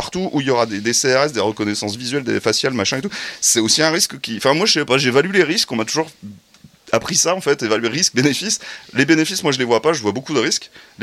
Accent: Brittany, France; je le prends très mal en tant que Breton

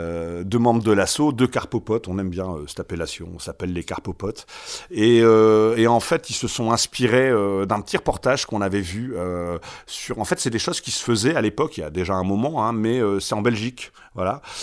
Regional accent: Saint-Paul, Hauts-de-France, France; on vient de ce coin-là, on vient du Ternois, on vient de Saint-Paul, on vient de ou pas loin de Monchy

